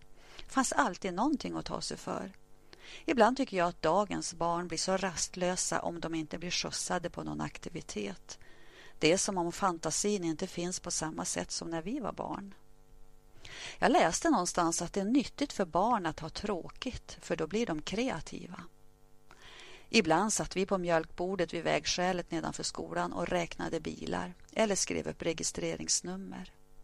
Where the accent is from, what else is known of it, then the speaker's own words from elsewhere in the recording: Nordingrå, Västernorrland County, Sweden; moved away; Jag är född i Nordingrå i en by som heter Näsänget, 3 kilometer från Bönhamn.